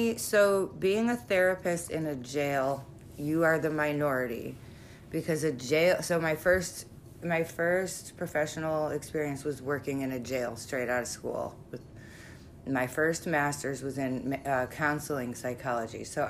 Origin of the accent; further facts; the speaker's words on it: Chicago, Illinois, United States; I don't know about other states, but we're from Chicago. So in Chicago